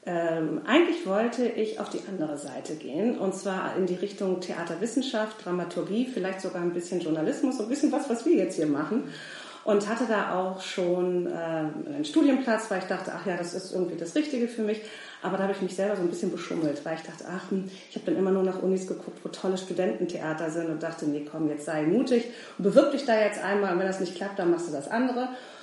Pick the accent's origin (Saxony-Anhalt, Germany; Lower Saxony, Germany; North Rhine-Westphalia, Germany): Lower Saxony, Germany; Hanover; born there; now in Horneburg, Germany; Also ich bin gebürtige Hannoveranerin